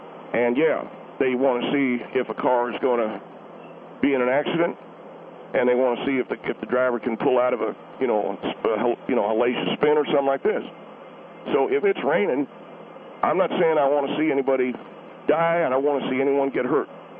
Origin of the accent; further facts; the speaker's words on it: the South, United States; I come from the South.